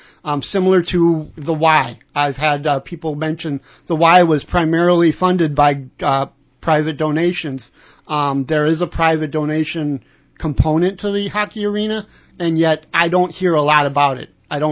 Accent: Northfield, United States; I was born and raised in Northfield. I've lived here all my life.

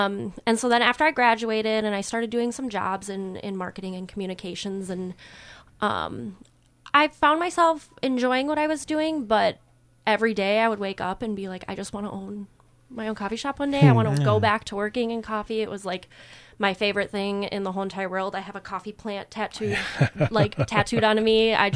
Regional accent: Stevens Point, Wisconsin, United States; So I'm from Central Wisconsin, Stevens Point, Wisconsin. I went to college at the University of Wisconsin, Stevens Point.

